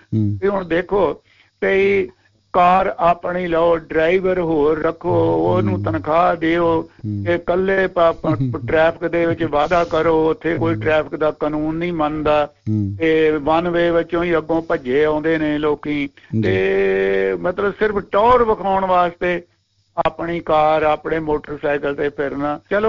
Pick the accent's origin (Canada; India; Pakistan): India; Punjab; now in Sydney, Australia; ਮੈਂ ਅੰਮ੍ਰਿਤਸਰ ਜ਼ਿਲ੍ਹੇ ਦਾ ਰਹਿਣ ਵਾਲਾ ਔਰ ਰਾਜਸਥਾਨ 'ਚ ਜਾ ਰਿਹਾ